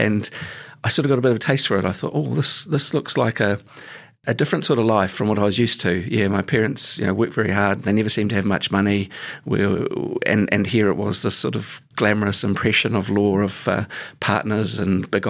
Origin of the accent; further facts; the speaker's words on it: Auckland, New Zealand; also born or lived in Europe; Yeah, so I was born in Auckland quite a while ago now and spent most of my younger years there, although we did live for a little while in Europe. So I'm a son of an immigrant father, Dutch father, and Kiwi mother.